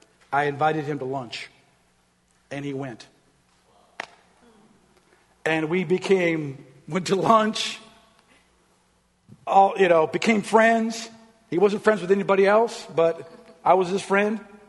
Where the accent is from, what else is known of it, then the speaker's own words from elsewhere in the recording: Minnesota, United States; I'm from Minnesota. We're all nice up there. Minnesota nice.